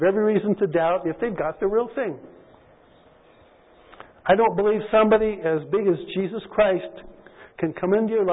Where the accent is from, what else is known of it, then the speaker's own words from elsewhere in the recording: Washington, United States; born there; And then I realized, whoops, I'd probably be telling a fib there because I was born in Washington State. So I guess I am a Washingtonian.